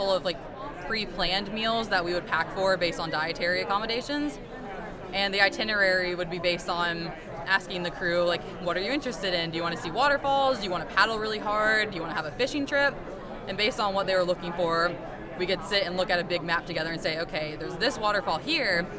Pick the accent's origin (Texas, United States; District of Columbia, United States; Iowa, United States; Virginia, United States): Virginia, United States; Hampton Roads; now in Cleveland, United States; my hometown is Hampton Roads, Virginia, and right now I'm living outside of Cleveland, Ohio.